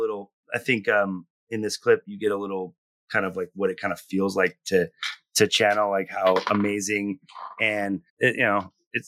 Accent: California, United States; also born or lived in Pacific Northwest; I am from California, then the Pacific Northwest.

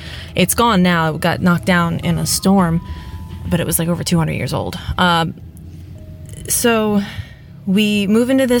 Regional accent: Maryland, United States; I'm from Maryland, currently living in Florida.

